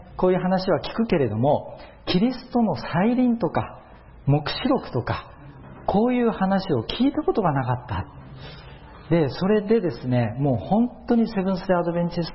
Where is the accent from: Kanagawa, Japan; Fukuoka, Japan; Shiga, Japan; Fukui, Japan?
Fukuoka, Japan; 私の実家が九州の福岡にあるんですけれども